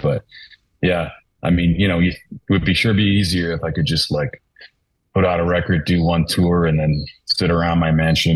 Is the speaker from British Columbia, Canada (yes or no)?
no; Saskatoon, Saskatchewan, Canada; And then I grew up in Saskatoon, which is about as far from the ocean as you can get.